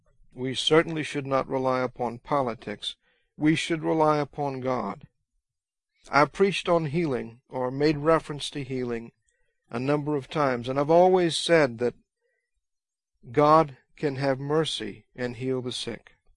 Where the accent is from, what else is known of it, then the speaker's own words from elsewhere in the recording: United States; But I like being an American. I like living as an American.